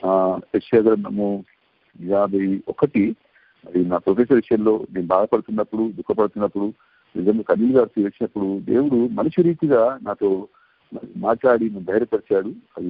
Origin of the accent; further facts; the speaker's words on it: Warangal, Telangana, India; లేదు అంటే మా సొంత ఊరు వరంగల్లు అక్కడికి వెళ్ళిపోయి అక్కడ ఫ్లైట్ చూడుకుందామా.